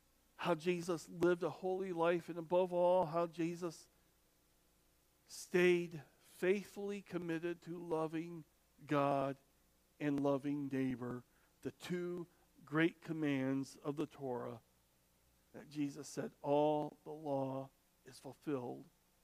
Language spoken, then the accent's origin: English; Arkansas, United States; born there; a bunch of rednecks from Arkansas. I was born in Arkansas.